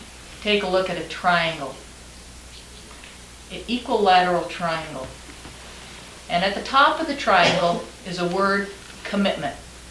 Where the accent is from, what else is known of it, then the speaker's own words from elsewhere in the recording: Portland, Oregon, United States; I'm from Portland